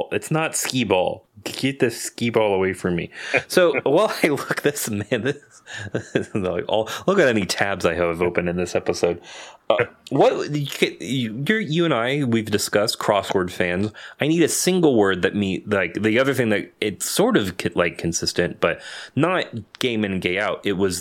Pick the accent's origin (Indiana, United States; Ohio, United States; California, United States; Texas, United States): California, United States; Santa Clarita; I grew up in Santa Clarita. So Magic Mountain right there.